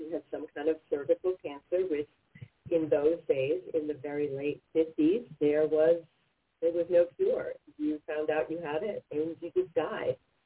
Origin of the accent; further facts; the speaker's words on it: Linden, New Jersey, United States; also born or lived in New York City; I was born in New York City. She lived in New Jersey, in Linden, New Jersey. She had two boys of her own